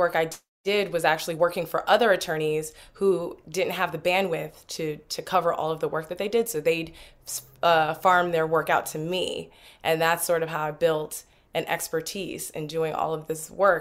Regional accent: Newark, New Jersey, United States; I loved helping those students because I'm originally from Newark.

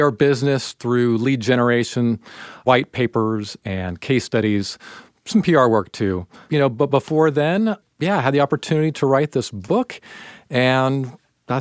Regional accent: Stockton, California, United States; it sounds like the 1950s to her when I describe growing up in Stockton. But yeah, punk rock even made it to Stockton.

